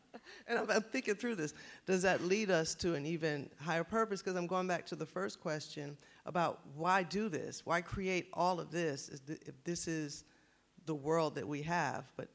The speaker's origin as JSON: {"language": "English", "region": "New Jersey", "country": "United States", "said": "I'm from New Jersey."}